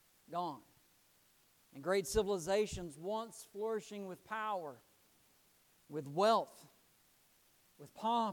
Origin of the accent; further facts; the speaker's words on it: Florida, United States; there was a time when Kevin and I were just little boys growing up in Florida somewhere